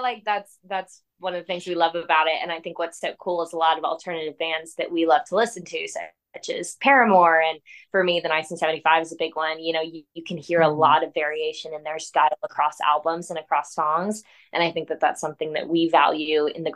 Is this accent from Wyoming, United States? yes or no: no; Seattle, Washington, United States; now in Nashville, United States; I'm from Seattle. I went to Tulane and then made my way up to Nashville.